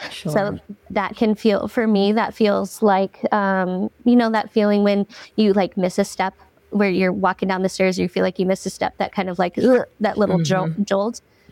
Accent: Omaha, Nebraska, United States; I am born and raised in Omaha, Nebraska.

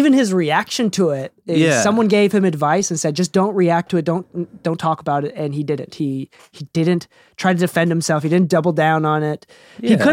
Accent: Okinawa, Japan; English is a second language; now in United States; I'm an indigenous, English is my second language, these are real things. I'm an immigrant. I'm an indigenous immigrant. My culture is being lost in Japan from Okinawa. You know, I am brown and look Hispanic in America, right?

